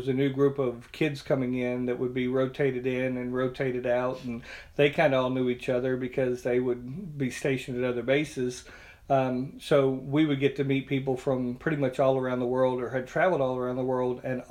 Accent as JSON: {"language": "English", "region": "Alabama", "country": "United States", "tie": "born or raised there", "said": "I grew up in South Alabama, and it was a much different time and place than what we're used to and what we see today."}